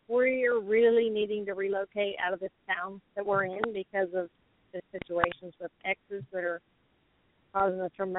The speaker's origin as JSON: {"language": "English", "region": "Florida", "country": "United States", "said": "I'm from South Florida."}